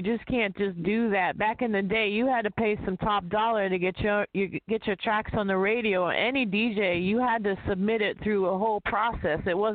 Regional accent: Detroit, Michigan, United States; And I'm from Detroit. I'm from Michigan.

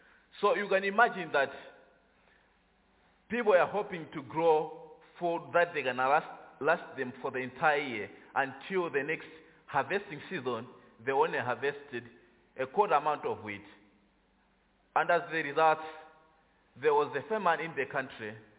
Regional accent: Malawi; I'm from Malawi. If you are not familiar with where Malawi is in southeast Africa, bordered by Mozambique, Zambia, and Tanzania.

